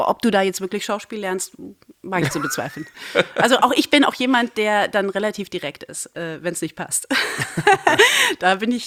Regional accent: Thuringia, Germany; now in Berlin, Germany; ich komme aus dem Thüringer Wald, da ist nicht viel.

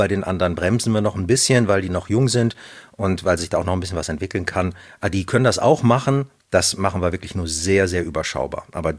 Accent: Düsseldorf, North Rhine-Westphalia, Germany; Nee, aber ich habe tatsächlich als Düsseldorfer so zwei Kölner Unternehmen, für die ich auch unterwegs bin.

